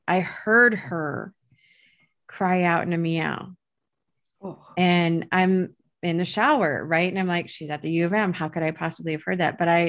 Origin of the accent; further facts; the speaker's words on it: North Dakota, United States; I grew up in North Dakota, so there's plenty of snow in the winter.